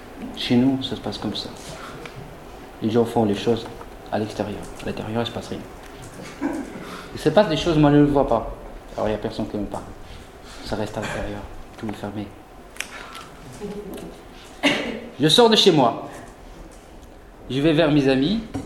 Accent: Morocco; c'est une poudre blanche chez nous au Maroc qu'on utilise

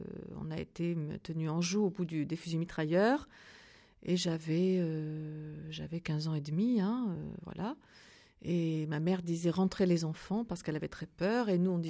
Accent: Algiers, Algiers Province, Algeria; born there; Oui, je suis née à Alger, d'une vieille famille pieds-noirs qui était à Alger.

